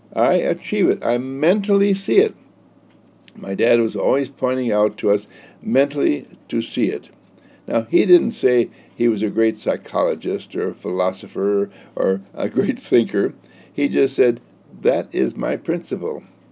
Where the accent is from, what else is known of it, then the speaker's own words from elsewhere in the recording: Wauwatosa, Wisconsin, United States; As I was growing up in Wauwatosa, Wisconsin, my father was a building contractor